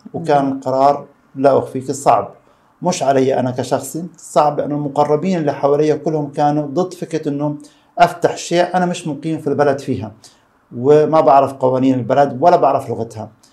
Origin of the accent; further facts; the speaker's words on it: Riyadh, Riyadh Province, Saudi Arabia; moved away as an adult; also born or lived in Egypt; now in Turkey; أنا كنت من مواليد المملكة العربية السعودية في مدينة الرياض 1977، وزي باقي الشعوب اللي عاشت أغلب حياتها في دول الخليج لحد الثانوية العامة ولحد التوجيهي. وبعد التوجيهي انتقلت لمصر